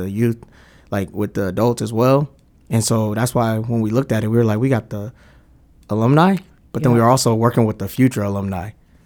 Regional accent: White Center, Washington, United States; also born or lived in California; So I was born in California, mm-hmm. but then I grew up in White Center. So I spent my whole life pretty much out there, about 20 years.

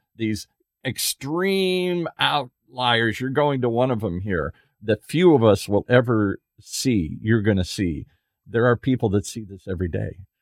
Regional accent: Midwest, United States; So I grew up in the Midwest, couldn't wait to hell to get away from it.

